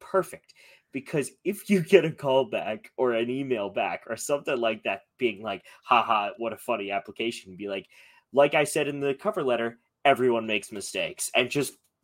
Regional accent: Ireland; I'll just be like a leprechaun, but like unlike Notre Dame's mascot, I'm actually Irish.

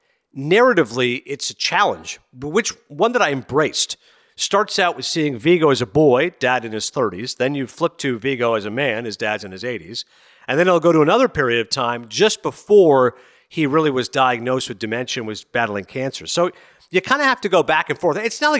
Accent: Kingston, Ontario, Canada; So I grew up in Kingston, Ontario. Watertown is right across the board. It's an hour away.

